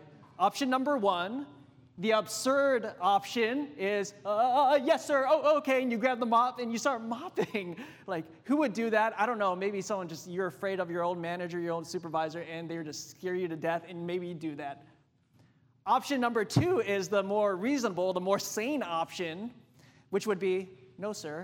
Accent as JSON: {"language": "English", "region": "Hawaii", "country": "United States", "tie": "born or raised there", "said": "Now, I grew up in Hawaii, as many of you know, and one of my biggest fears is the ocean."}